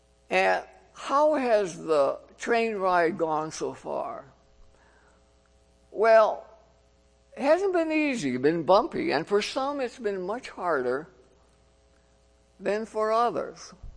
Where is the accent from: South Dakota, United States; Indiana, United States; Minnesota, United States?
South Dakota, United States; there was the opportunity to do a summer vicarage in South Dakota, my home state.